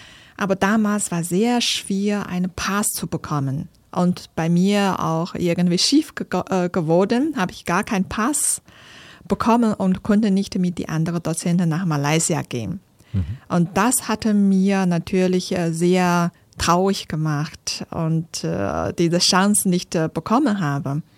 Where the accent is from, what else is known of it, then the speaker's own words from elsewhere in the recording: Inner Mongolia, China; German is a second language; Aus Innere Mongolei. Das ist nördlicher von China, so Grenze zu Mongolei.